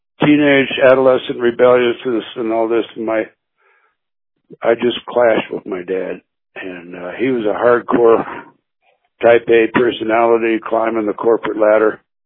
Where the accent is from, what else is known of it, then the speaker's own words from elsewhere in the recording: Connecticut, United States; I wanted to get back to Connecticut, where I had most of my friends. You know, I grew up in Connecticut and all that.